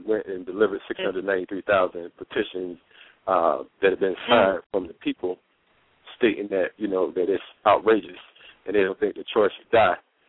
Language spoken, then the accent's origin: English; Bridgeport, Connecticut, United States; I'm from Bridgeport, Connecticut. I've never been called a nigger by a white person until I went petitioning in Savannah, Georgia.